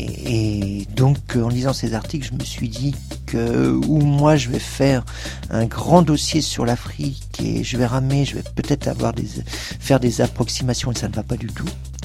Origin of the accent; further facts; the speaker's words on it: Pays de la Loire, France; Je viens d'où, en fait, de l'Anjou, l'Anjou profond, d'une région qui s'appelle l'Anjou noir.